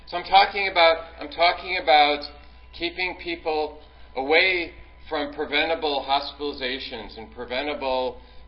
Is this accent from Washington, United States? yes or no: yes; Seattle, Washington, United States; I'm from Seattle, so I do a lot of work in the West Coast